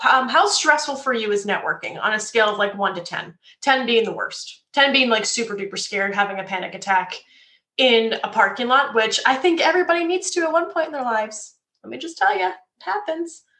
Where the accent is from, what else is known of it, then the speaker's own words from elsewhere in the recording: New Jersey, United States; I'm originally from North Jersey, which just means I'm a real fast talker and I've got the best bagels.